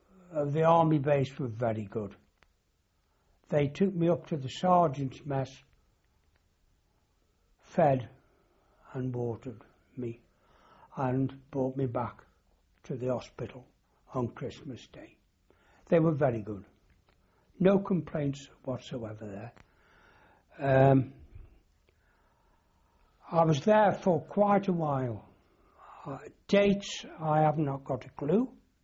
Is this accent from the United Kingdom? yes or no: yes; United Kingdom; I'm a British matlow in American hospital here in St. George's